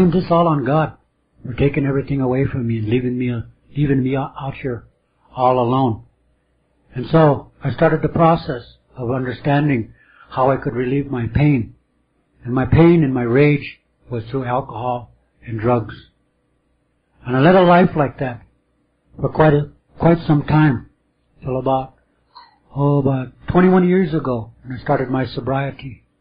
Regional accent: Roseville, South Dakota, United States; now in Albuquerque, United States; I'm from Roseville, South Dakota. But I've been transplanted to Albuquerque because of a need to work.

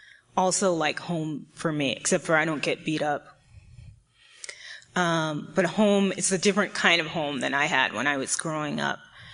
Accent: East Coast, United States; now in California, United States; because I'm from the East Coast, and when I moved to California, I'm really Black identified, and culturally it was so different for me being in California.

